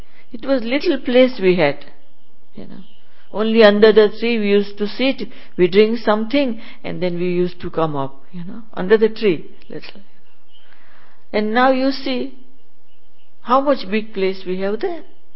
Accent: Nairobi, Kenya; I am from Nairobi, Kenya. I am in knowledge 46 year, 36 year in Africa

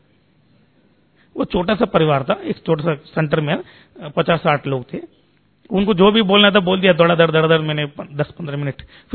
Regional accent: Hyderabad, Telangana, India; मैं हैदराबाद से हूँ

